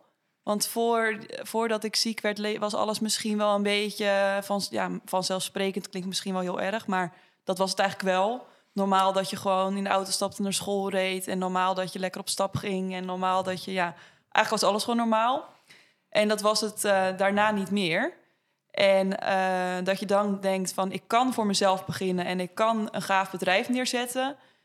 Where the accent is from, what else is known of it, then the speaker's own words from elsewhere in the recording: Aalsmeer, North Holland, Netherlands; Aalsmeer.